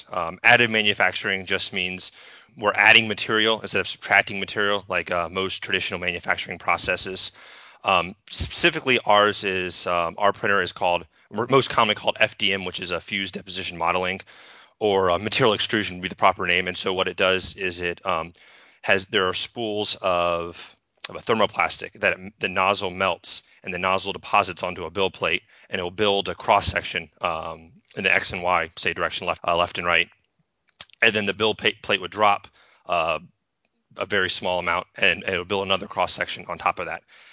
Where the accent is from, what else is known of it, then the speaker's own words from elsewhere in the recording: Virginia Beach, Virginia, United States; Yes, I'm from Virginia Beach. It's where I currently work at CDSA Damnnik.